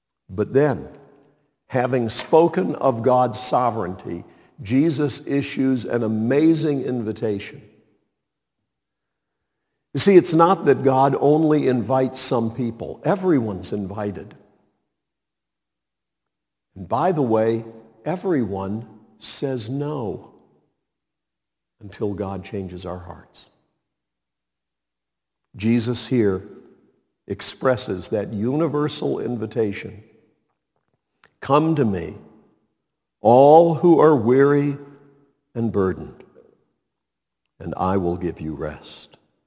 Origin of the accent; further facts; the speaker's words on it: Montreat, North Carolina, United States; When I was growing up in Montreat, North Carolina, we lived with my aunt and grandmother.